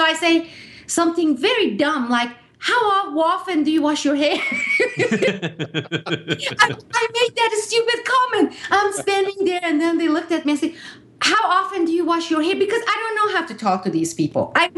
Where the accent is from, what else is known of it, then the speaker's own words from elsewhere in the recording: East Coast, United States; now in San Francisco, United States; And this is new for me because I'm from the East Coast and it's a quite cultural difference.